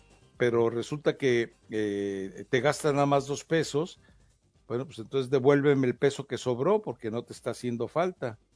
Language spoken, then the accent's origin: Spanish; Mexico; Porque si sí somos los mexicanos de hojaldras, pues ¿cuál es el problema? Si sí somos los mexicanos, hombre.